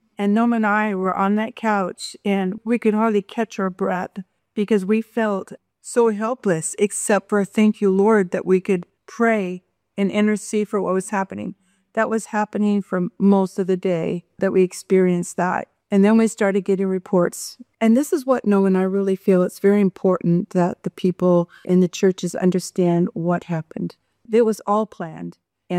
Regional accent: United States; It was as an American growing up in America, I can't explain the feeling that happened.

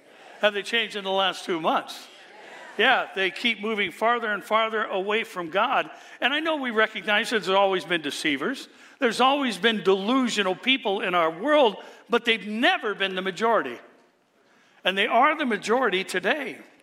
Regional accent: California, United States; Remember, I'm from California. And we know what delusional and deceitful people in places of power can do.

